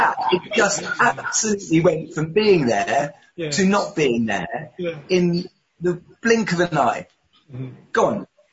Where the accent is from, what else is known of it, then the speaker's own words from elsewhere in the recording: Brighton, South East England, United Kingdom; So I was growing up in Brighton, brilliant place to be a teenager, you know.